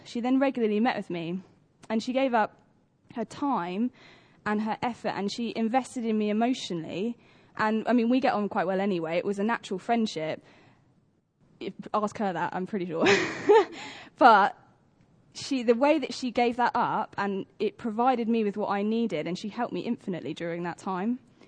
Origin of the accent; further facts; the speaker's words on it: United Kingdom; As British people, we are naturally quite cynical.